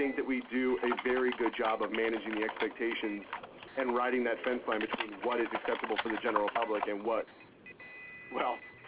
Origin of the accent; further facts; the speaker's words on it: Seattle, Washington, United States; I'm originally from Seattle